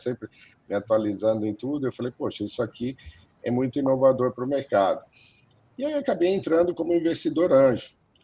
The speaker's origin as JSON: {"language": "Portuguese", "town": "São Carlos", "region": "São Paulo", "country": "Brazil", "tie": "born or raised there", "said": "Eu sou natural de São Carlos"}